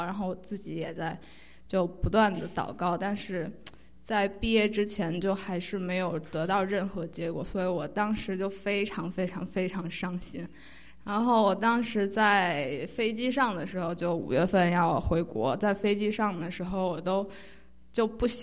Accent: China; now in United States; 当时我从中国来到美国离开我父母的那种感觉

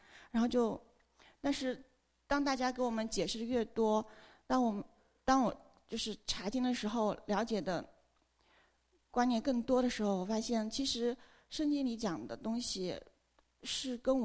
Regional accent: Shanghai, China; 我们一起是从上海过来的。

